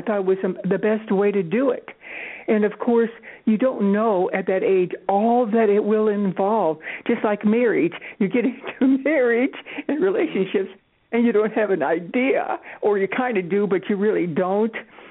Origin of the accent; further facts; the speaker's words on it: Los Angeles, California, United States; moved away; also born or lived in New York State; Los Angeles, California.